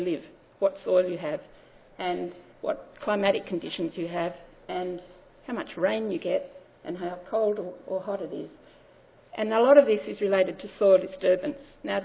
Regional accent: Western Australia, Australia; So I come from Australia, in the western part of Australia, and no-till is everything.

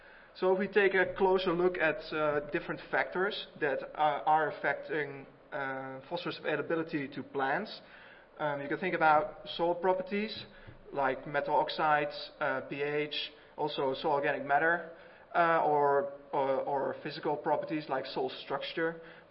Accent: Wageningen, Gelderland, Netherlands; I'm from Wageningen, from the Netherlands, and I'd like to talk to you about phosphorus and earthworms.

